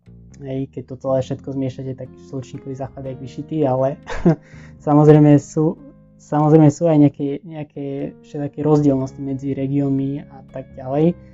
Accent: eastern Slovakia, Slovakia; tak napríklad tu u nás na východe máme taký kysnutý koláč s tvarohom a hrozinkami

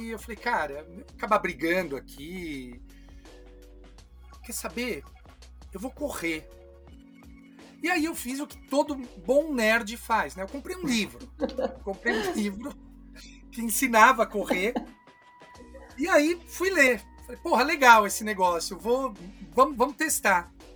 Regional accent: Bebedouro, São Paulo, Brazil; quando eu era criança lá em Bebedouro

